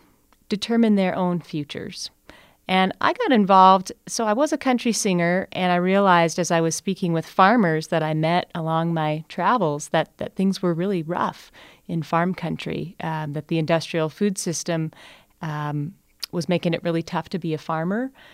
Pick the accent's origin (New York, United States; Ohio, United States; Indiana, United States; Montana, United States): Montana, United States; Missoula; I am from Missoula.